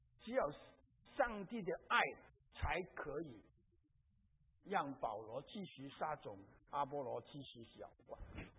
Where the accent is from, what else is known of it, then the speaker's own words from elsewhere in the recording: China; 我不觉得不好啊，啊，我蛮高蛮骄傲，自己是中国人呐、啊，我们中国人的这个道德观呢、价值观呢、处事的观念都蛮不错的